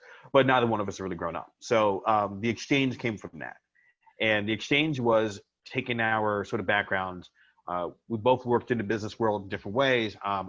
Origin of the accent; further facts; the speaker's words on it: New York City, New York, United States; myself, a black kid from New York City